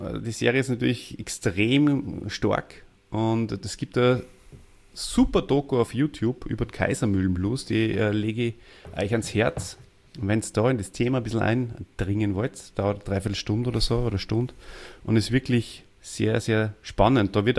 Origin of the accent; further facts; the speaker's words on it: Austria; Plötzlich der Kabarett-Superstar bei uns in Österreich.